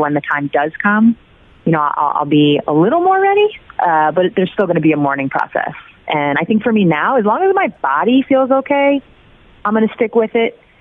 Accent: Syosset, New York, United States; So I'm from Long Island. I'm from Syosset, New York.

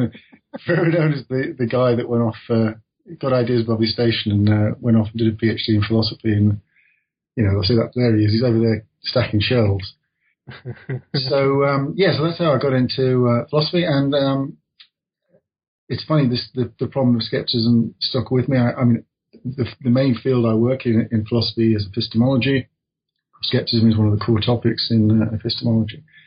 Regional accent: Midlands, United Kingdom; I come from the Midlands in England.

